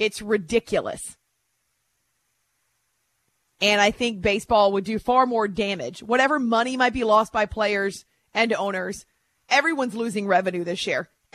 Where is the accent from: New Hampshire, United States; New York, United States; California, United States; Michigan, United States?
New Hampshire, United States; in the basement of our log cabin when we were growing up in New Hampshire.